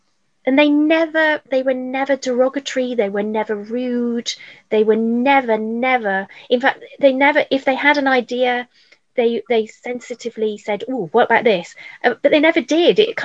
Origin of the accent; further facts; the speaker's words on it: South West England, United Kingdom; I was fresh from Cornwall, you know, bright lights of London and everything.